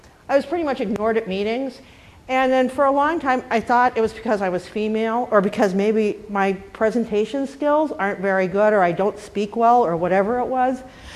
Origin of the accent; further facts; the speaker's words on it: Boston, Massachusetts, United States; accent: Boston; now in Colorado, United States; Had to take speech training because I grew up in Boston. I still have some of the accent. It was much worse before. People couldn't understand me in Colorado